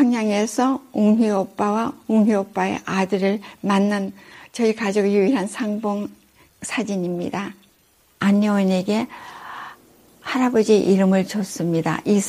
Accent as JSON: {"language": "Korean", "region": "Manchuria", "country": "China", "tie": "born there", "said": "저는 1940년 음력으로 11월 17일 날 만주의 그 첩첩 산골인 다프차라는 그 독립군의 응거지에서 태어났습니다."}